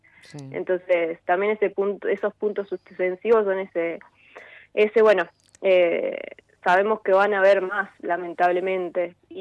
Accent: Santo Tomé, Santa Fe, Argentina; en la ciudad de Santo Tomé, porque somos todas, todes de Santo Tomé

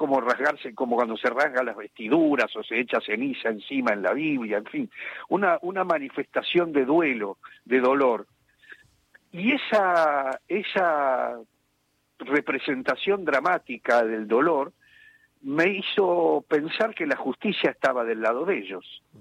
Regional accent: Argentina; aunque uno no lo vea, aunque sea como un globulito rojo o un hematí cualquiera, ser argentino

